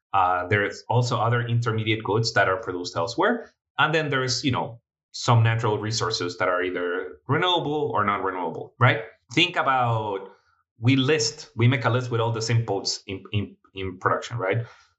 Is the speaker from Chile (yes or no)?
yes; Chile; English is a second language; So as I mentioned at the beginning of the podcast, I'm from Chile, right?